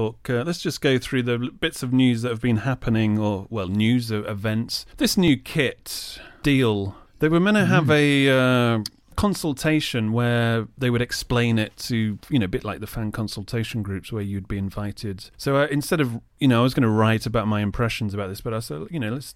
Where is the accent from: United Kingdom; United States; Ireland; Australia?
United Kingdom; Birmingham, West Midlands; Oh, we're born and bred in Birmingham.